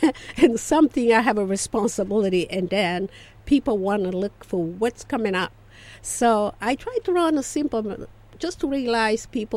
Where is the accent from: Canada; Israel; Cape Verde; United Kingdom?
Cape Verde; English is a second language; also born or lived in Guinea; now in United States; because I born in Guinea, but I get all my cultures from Cape Verde. I grew up in Cape Verde all my life until now.